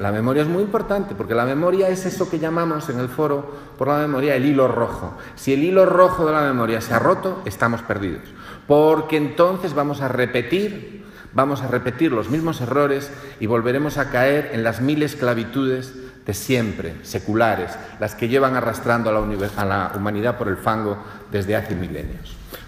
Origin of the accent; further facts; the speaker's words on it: Galicia, Spain; bueno, es que yo soy gallego